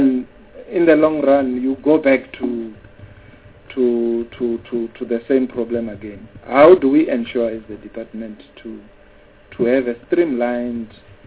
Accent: Limpopo, South Africa; For the purpose of monitoring, I come from Limpopo.

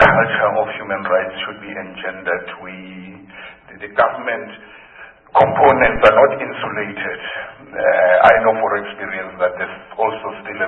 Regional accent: Pretoria, Gauteng, South Africa; we grew up together in the Pretoria area as activists in the UDF

